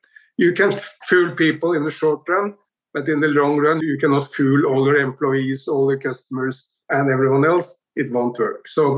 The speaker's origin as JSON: {"language": "English", "country": "Norway", "tie": "born or raised there", "second_language": "English", "said": "Let me give you one example from my hometown in Norwegian government."}